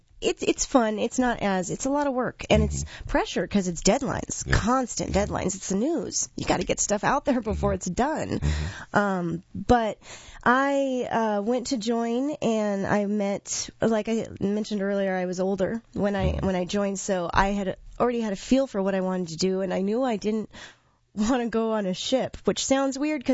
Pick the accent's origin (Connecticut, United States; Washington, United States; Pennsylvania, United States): Washington, United States; Seattle; Washington State. I'm from Seattle originally. Mm-hmm. Well, I grew up back and forth in between Eastern and Western Washington, but Seattle mostly.